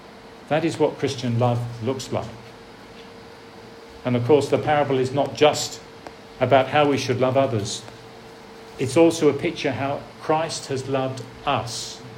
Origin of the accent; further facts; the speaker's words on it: United Kingdom; It happens particularly in my home country of Britain